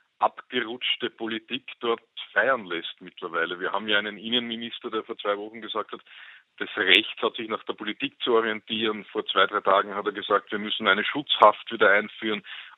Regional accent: Austria; dieses Phantasma, das man da irgendwie als Österreicher eingeimpft bekommt

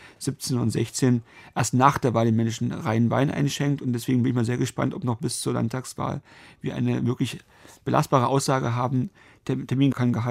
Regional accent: Lusatia, Germany; Denn Sie dürfen nicht vergessen, in der Lausitzer Region, wo ich herkomme, haben wir viel der Braunkohle zu verdanken.

